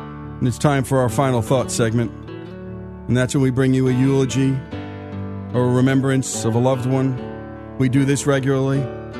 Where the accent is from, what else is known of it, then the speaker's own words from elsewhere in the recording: Northern United States, United States; As you can tell from my accent, I'm a Yankee living in the heart of Dixie.